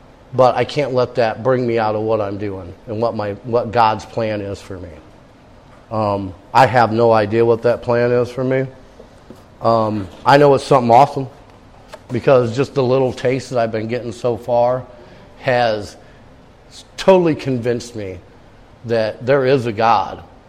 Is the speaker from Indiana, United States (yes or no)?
yes; Fremont, Indiana, United States; because I'm from Fremont, Indiana, all the way at the top of the state.